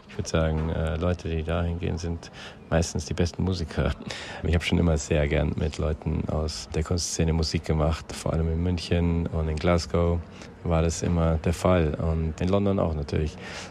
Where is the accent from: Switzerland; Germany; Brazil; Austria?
Austria; Graz, Styria; die verbindet, glaube ich, Graz mit Liverpool und Liverpool mit Graz, da wo ich herkomme